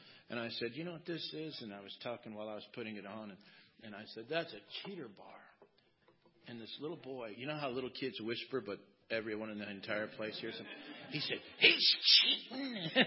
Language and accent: English; Cody, Wyoming, United States; I grew up in Cody, Wyoming, as I mentioned a minute ago. And we still had parades on the 4th of July.